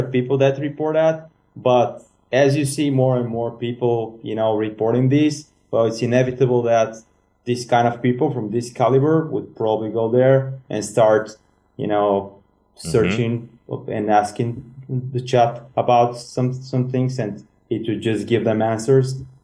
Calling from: Sofia, Sofia City, Bulgaria; I'm calling from Sofia, Bulgaria.

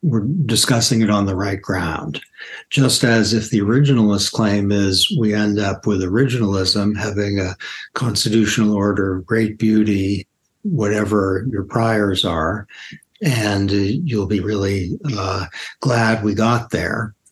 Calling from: Washington, District of Columbia, United States; I'm speaking from Washington, D.C. right now.

